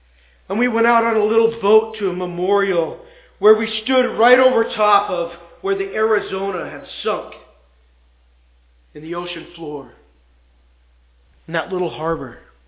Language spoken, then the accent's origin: English; Calgary, Alberta, Canada; born there; You know, because I was born in Calgary and we had relatives that lived there, we went there often